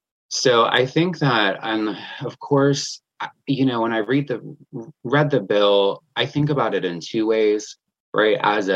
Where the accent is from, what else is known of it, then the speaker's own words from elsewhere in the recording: Florida, United States; But, you know, Florida, growing up in Florida, I love it. I love Florida so much.